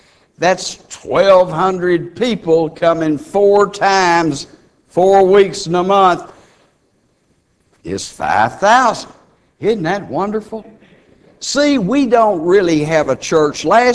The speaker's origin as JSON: {"language": "English", "region": "Texas", "country": "United States", "also_born_or_lived": "Colorado", "said": "When I lived in Colorado … because they knew I was from Texas."}